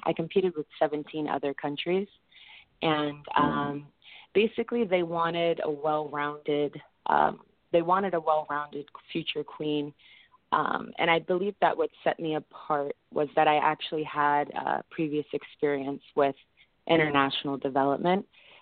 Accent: United States; as well as my American kind of upbringing that appealed to the judges for that competition.

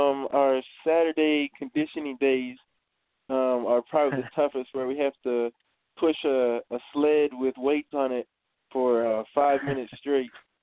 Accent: Canada; Or maybe a Canadian theme, just because I'm from Canada

